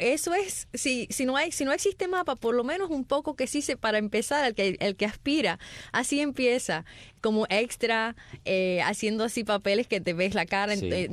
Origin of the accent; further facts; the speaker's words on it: Cuba; siendo cubano